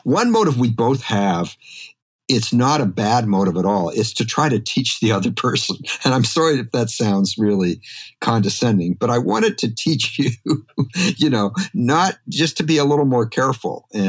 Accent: Canada; I come from Canada. I grew up in Canada.

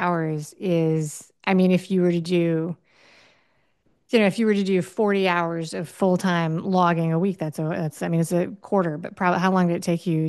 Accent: Miami, Florida, United States; so I'm in Miami, Florida. That's my hometown.

